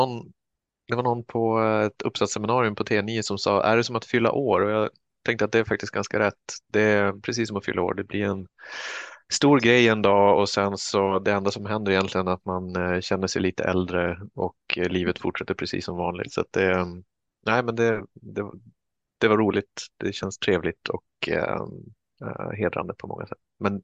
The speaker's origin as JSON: {"language": "Swedish", "town": "Kiruna", "region": "Norrbotten County", "country": "Sweden", "tie": "born or raised there", "said": "Jag är uppvuxen i Kiruna."}